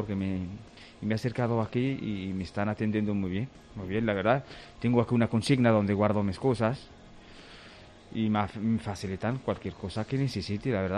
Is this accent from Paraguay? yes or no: no; Morocco; Spanish is a second language; now in Spain; Pues mi país es Marruecos, hace muchos años que he venido.